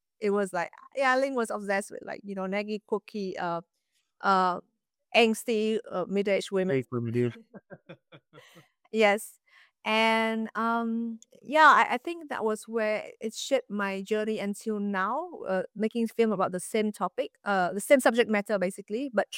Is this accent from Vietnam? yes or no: yes; Hanoi, Vietnam; It is this passive aggressiveness from where I was growing up in Hanoi.